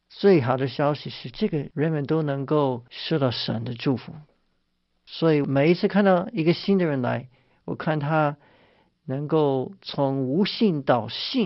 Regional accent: United States; Chinese is a second language; 我是老美，他们是老中

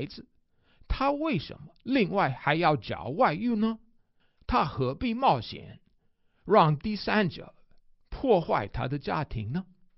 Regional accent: United States; Chinese is a second language; 身为美国人的我，很喜欢美国橄榄球比赛。虽然美国的橄榄球在亚洲、欧洲、非洲等不受重视，但是我们美国人以它为秋季所不可缺少的活动之一

